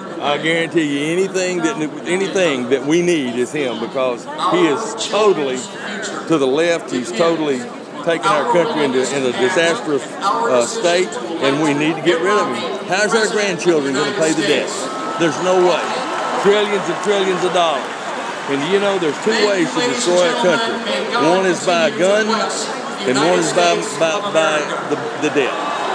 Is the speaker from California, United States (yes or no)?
no; Texas, United States; 68 years old, and I'm from Kaufman County, Texas.